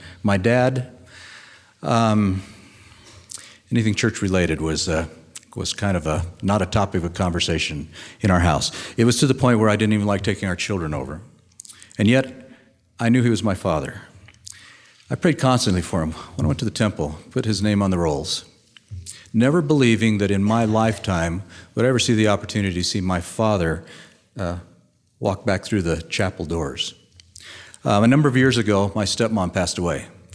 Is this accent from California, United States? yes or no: no; Arizona, United States; That's an image that I grew up in Arizona. When I look at the lakes in Arizona, I don't see a lot of green grass around the lakes.